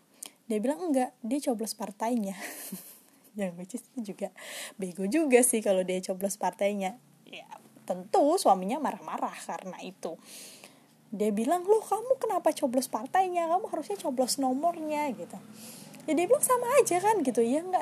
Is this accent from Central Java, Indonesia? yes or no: yes; Demak, Central Java, Indonesia; pemilu di kampung gue di Demak sana gitu, Jawa Tengah.